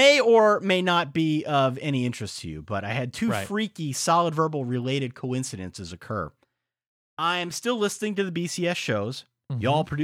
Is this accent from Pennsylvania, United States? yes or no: yes; Pennsylvania, United States; now in Canada; Was raised in Eastern Pennsylvania to a staunch Catholic Italian family.